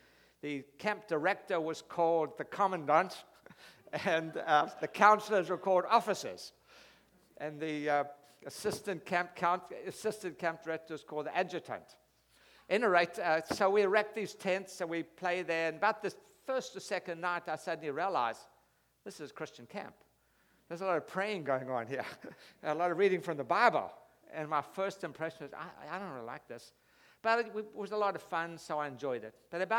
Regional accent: Durban, KwaZulu-Natal, South Africa; born there; I was born in Durban, South Africa. I was raised in a very proper British family.

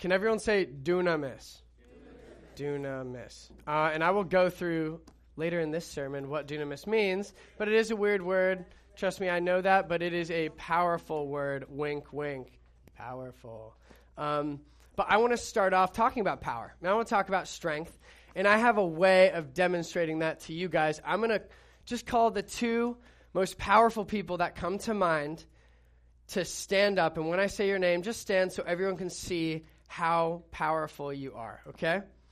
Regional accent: Newport Beach, California, United States; Born and raised in Newport Beach, went to Mariners Christian School growing up.

